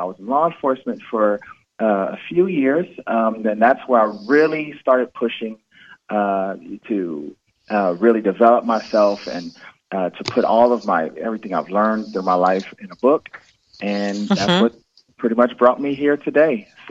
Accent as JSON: {"language": "English", "town": "Los Angeles", "region": "California", "country": "United States", "tie": "born or raised there", "said": "I'm from Los Angeles, California, where I'm calling from right now, sunny Los Angeles, Southern California. and I pretty much grew up here."}